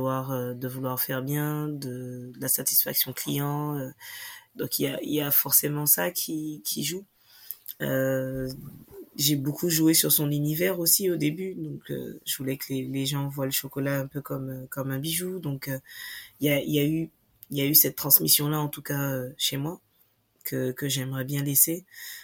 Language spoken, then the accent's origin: French; France; puisqu'on est français